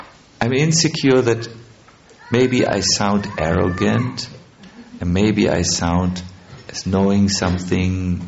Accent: Germany; born there; English is a second language; I was born in German. I have Germany. I have a passport like this.

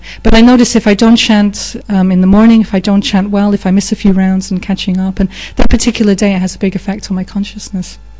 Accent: England, United Kingdom; I'm English. You don't talk about, things up front.

